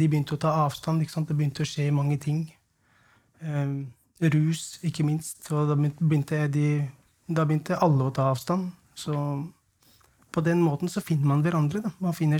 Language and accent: Norwegian; Oslo, Norway; jeg var cirka 7-8 år gammel når vi flyttet til Furuset fra Tøyen.